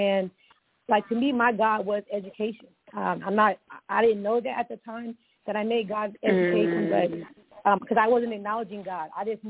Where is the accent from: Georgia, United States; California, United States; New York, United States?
California, United States; I want to say in my spring season, just, you know, springing out, I was raised in the Valley of California, and I got a lot of my instruction from my grandparents.